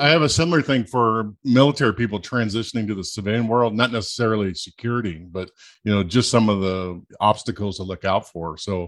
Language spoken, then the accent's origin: English; South Dakota, United States; I grew up in South Dakota, and the main job you get there in my little hometown was gold mining back in the day.